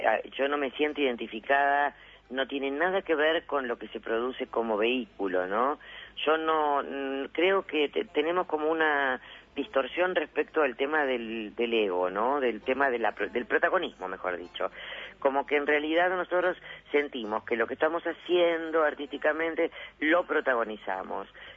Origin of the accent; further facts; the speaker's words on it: Avellaneda, Buenos Aires Province, Argentina; sí reconozco que soy de Avellaneda, que no fui una mina pobre